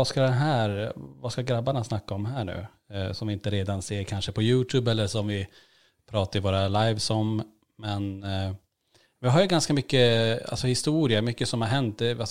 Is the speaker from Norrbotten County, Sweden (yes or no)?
yes; Kiruna, Norrbotten County, Sweden; born there; Vi är ju född i Kiruna. Längst upp i Norrland.